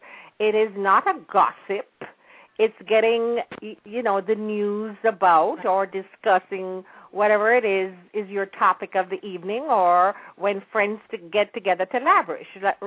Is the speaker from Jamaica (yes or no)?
yes; Jamaica; now in United States; I'm a Jamaican, so my roots are there. And although I've lived here for so long and I am an American and proud to be an American